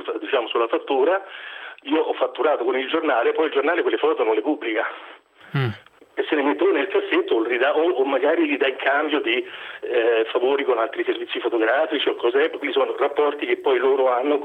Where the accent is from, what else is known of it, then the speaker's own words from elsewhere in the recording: Rome, Lazio, Italy; now in Como, Italy; Sono di Roma, anche se abito qui da Como